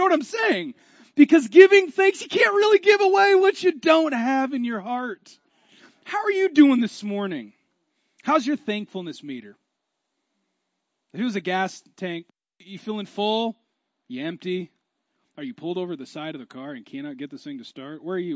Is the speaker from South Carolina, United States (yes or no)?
no; Seattle, Washington, United States; I'm from Seattle, so what we're experiencing is what we call liquid sunshine.